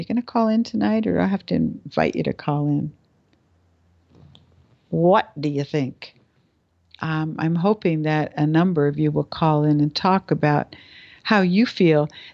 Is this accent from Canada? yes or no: yes; Canada; now in United States; I was living in the U.S. and I'm Canadian and I didn't have my green card yet.